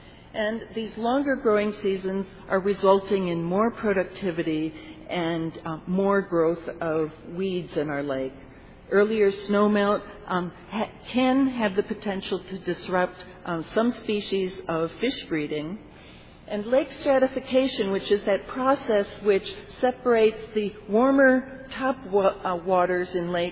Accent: Puerto Rico; now in Minnesota, United States; I grew up in Puerto Rico, and trust me, Kansas seems pretty nice in comparison to some of those tropical temperatures. And one of the reasons I moved to Minnesota was to avoid those, in fact.

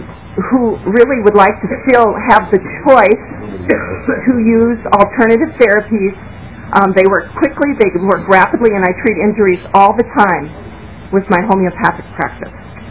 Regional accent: Woodbury, Minnesota, United States; I'm from Woodbury, Minnesota, and I'm testifying as a citizen and as a practitioner of alternative therapies.

